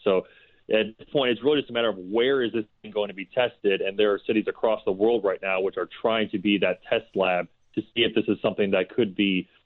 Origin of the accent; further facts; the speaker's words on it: Chicago, Illinois, United States; I'm from the Chicago area, and I make this drive quite a bit.